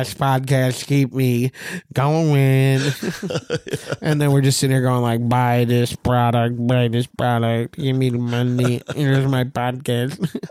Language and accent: English; New York, United States; You're from Boston. I'm from Long Island.